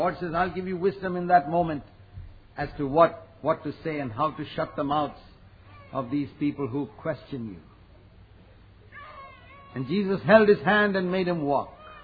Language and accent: English; India; I come from India where I've seen mission work across the country of all denominations.